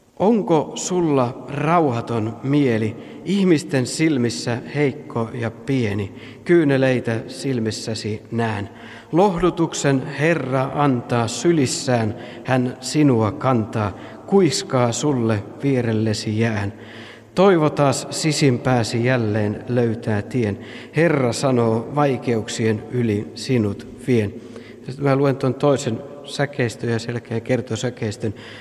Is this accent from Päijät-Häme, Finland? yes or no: no; Tampere, Pirkanmaa, Finland; minä olen Tampereelta kotoisin ja on siellä saanut kasvaa ja peruskoulut käydä ja sitten Forssassa löytyy tämä opiskelupaikka, Tammela.